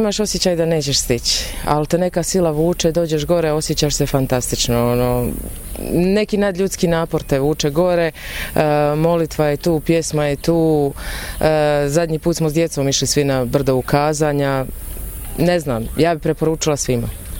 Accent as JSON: {"language": "Croatian", "town": "Ljubuški", "region": "Federation of Bosnia and Herzegovina", "country": "Bosnia & Herzegovina", "lives_now": "Tomislavgrad, Bosnia & Herzegovina", "said": "Udata sam u Tomislavgrad, ali dolazim iz Ljubuškog."}